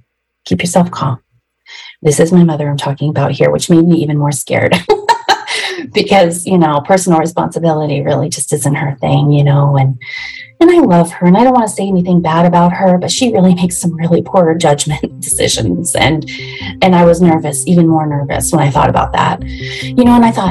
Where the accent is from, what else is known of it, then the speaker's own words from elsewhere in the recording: California, United States; I am 45 years old, and I'm from California.